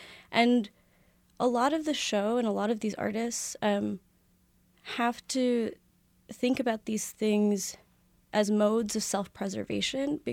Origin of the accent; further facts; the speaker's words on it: Miami, Florida, United States; I'm originally from Miami, Florida. I am first-generation American. My family's from Peru. I went to art school in Chicago, went to grad school at NYU.